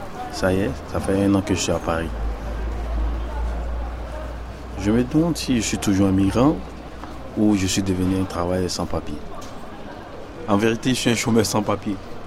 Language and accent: French; Côte d’Ivoire; Je vais bientôt avoir 36 ans. Je viens du Côte d'Ivoire.